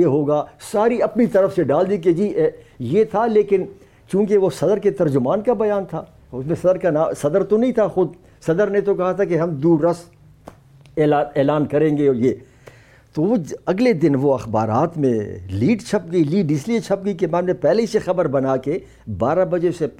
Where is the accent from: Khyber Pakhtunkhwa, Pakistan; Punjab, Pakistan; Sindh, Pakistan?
Khyber Pakhtunkhwa, Pakistan; پختونخوا جو ہمارا صوبہ ہے